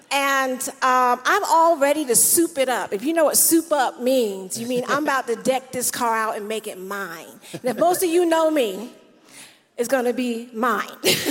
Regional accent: Jersey City, New Jersey, United States; I'm from Jersey City, New Jersey, and I've experienced racism in different ways, just being in a big city

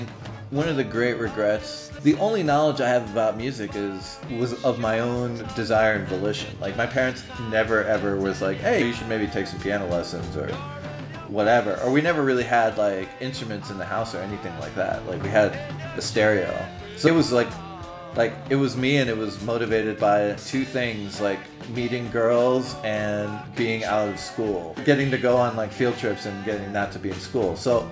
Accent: Peru; I think part of it is just growing up in Peru, like, just the loud-ass rock and roll, it didn't really do much there.

